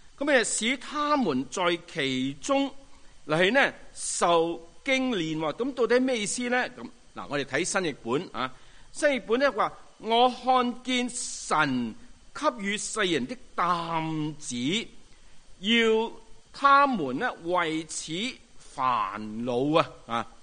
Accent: China; 咁我哋中国人咧

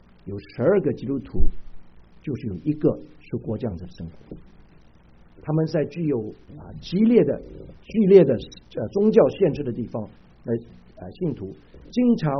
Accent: China; 我们中国人很坏，我们骂人呢，不是骂你，是骂你妈妈

